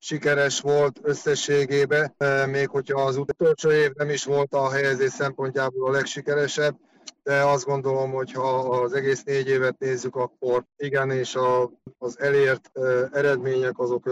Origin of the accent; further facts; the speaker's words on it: Tolna, Hungary; Egyébként Ponyhád Varasdi, egy Tolna megyei kis faluból származunk, és az Komlótól körülbelül egy 60 kilométerre van.